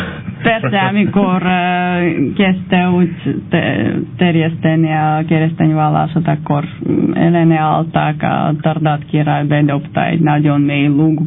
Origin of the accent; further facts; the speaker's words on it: Armenia; Hungarian is a second language; mi az örmények vagyunk, akkor az örmény nyelvet beszélünk